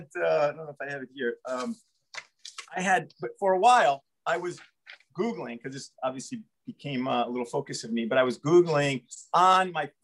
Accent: Bridgeport, Connecticut, United States; met him up in Bridgeport, Connecticut, of all places, my hometown.

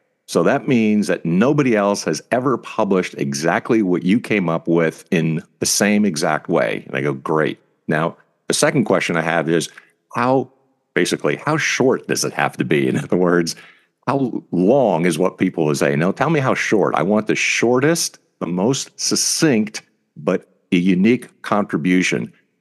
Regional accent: New Jersey, United States; because we grew up in New Jersey.

